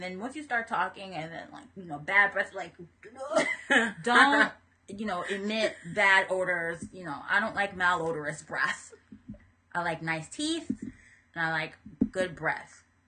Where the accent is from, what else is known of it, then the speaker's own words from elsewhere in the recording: Florida, United States; Growing up in Florida, I'm going to tell you this right now.